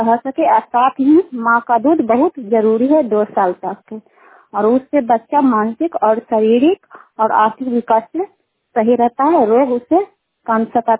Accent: Kukahariya, Bihar, India; कुकहरिया के रहने वाले हैं, रुखाई पंचायत चंडी प्रखंड नालंदा जिला के।

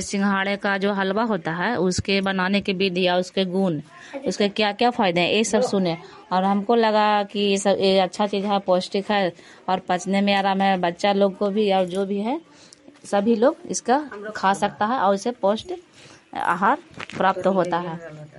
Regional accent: Madhopur, Bihar, India; मैं माधोपुर ग्राम के रहने वाली हूँ।

